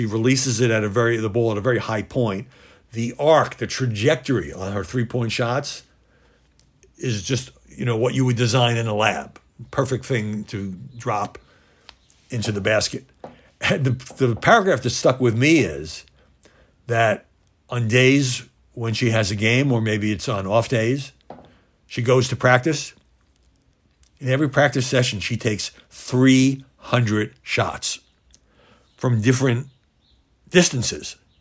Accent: Brooklyn, New York, United States; This is what I grew up playing in Brooklyn because there weren't often many full courts available.

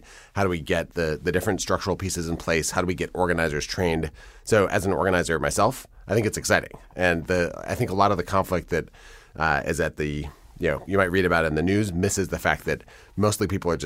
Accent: Madison, Wisconsin, United States; So I grew up in Madison, where I live now, and in Wisconsin.

